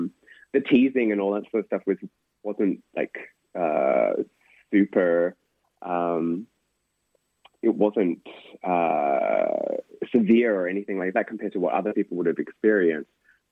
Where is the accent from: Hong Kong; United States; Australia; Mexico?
Australia; just purely because growing up in Australia, it always felt not like a, but like a secondary, sorry, not like a primary gesture.